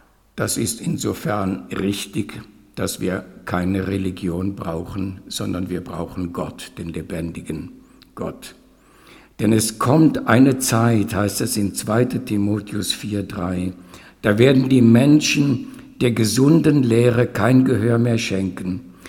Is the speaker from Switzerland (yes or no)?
yes; Switzerland; Wenn ich sage, ich bin aus der Schweiz, dann beneiden uns viele.